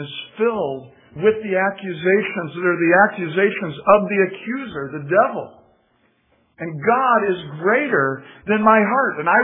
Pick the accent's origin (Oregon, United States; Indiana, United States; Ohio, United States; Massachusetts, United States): Indiana, United States; those of you who know me or been here very long at all know that I'm coming from Indiana. I'm used to working on a grid when it comes to roads.